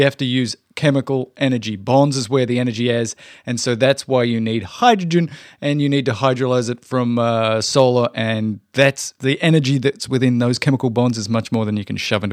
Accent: Melbourne, Victoria, Australia; I'm from Melbourne. They're driving down the Monash Freeway. I used to drive that freeway all the time to go to university.

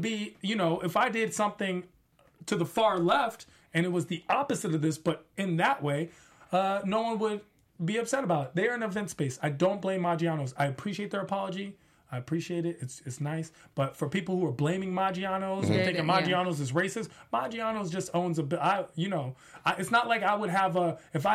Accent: Washington, District of Columbia, United States; And Washington, D.C. is my hometown.

